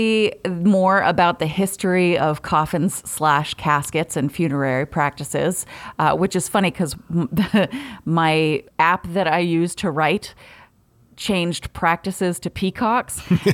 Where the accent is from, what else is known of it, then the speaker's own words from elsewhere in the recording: New England, United States; I'm from New England.